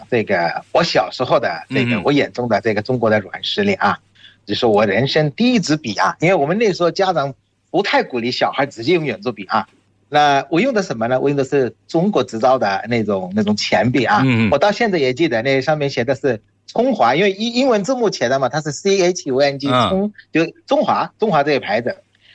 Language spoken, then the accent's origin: Chinese; Bangladesh; Chinese is a second language; 我们孟加拉人，我相信啊